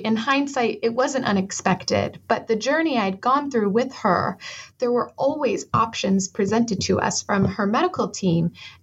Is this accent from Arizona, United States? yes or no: yes; Arizona, United States; So I am originally from Arizona, and I have a background in English.